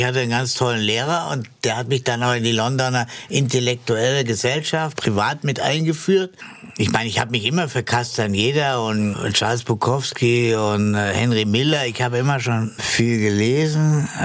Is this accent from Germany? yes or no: yes; Munich, Bavaria, Germany; now in Mallorca, Spain; als Münchner, ich bin ja dann in München, wir sind dann nach München gezogen.